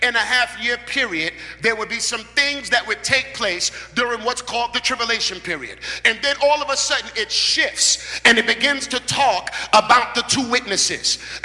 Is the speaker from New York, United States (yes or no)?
yes; New York, United States; I'm from New York, so I don't know if you can put the picture together.